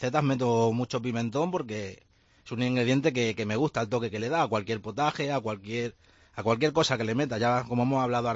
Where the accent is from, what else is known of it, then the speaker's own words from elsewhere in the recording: Jaén, Andalusia, Spain; porque dije que era de mi tierra, que es Jaén